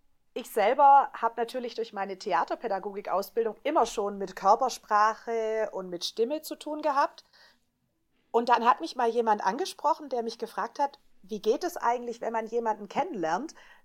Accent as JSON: {"language": "German", "region": "Baden-Württemberg", "country": "Germany", "accent": "Swabian", "said": "Ja, ich komme aus dem Schwabeländle, wie man sicher hört. Ich kann versuchen, Hochdeutsch zu reden, aber es wird immer wieder durchdringen."}